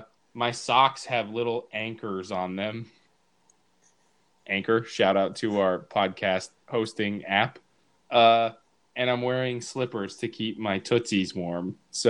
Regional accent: Nebraska, United States; oh, I'm from Nebraska, so I don't have an accent because I'm special.

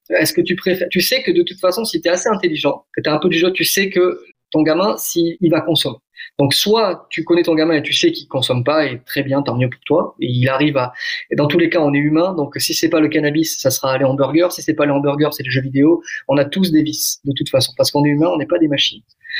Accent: Southwest France, France; now in Los Angeles, United States; Et pourtant, je viens du Sud-Ouest, tu vois, on mange des foie gras

